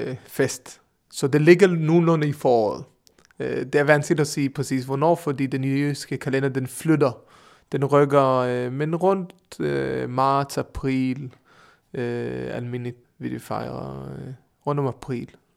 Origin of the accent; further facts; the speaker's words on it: Israel; Danish is a second language; also born or lived in Norway; now in Denmark; Nej, men jeg er født i Norge og opvokset i Israel. Jeg kom til Israel, da jeg var 3 år gammel.